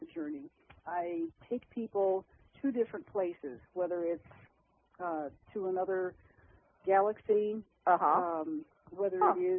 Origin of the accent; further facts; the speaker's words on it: Panama; Well, actually, I'm originally from the Republic of Panama.